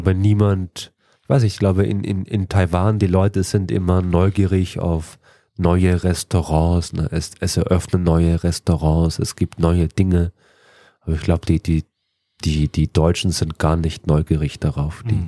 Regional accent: Austria; ich bin Österreicher.

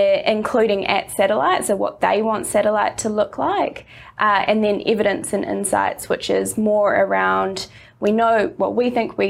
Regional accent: New Zealand; accent: New Zealand; moved away as an adult; now in Australia; I grew up in New Zealand, which might already be obvious from my accent.

